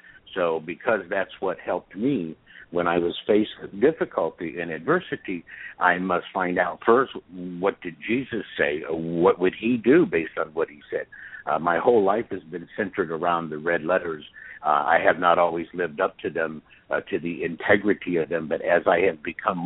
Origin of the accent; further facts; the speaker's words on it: Ohio, United States; moved away as an adult; now in San Diego, United States; I'm calling in from San Diego. I first started out in Ohio. I went to San Diego when I was 21 and haven't really returned back to Ohio since then.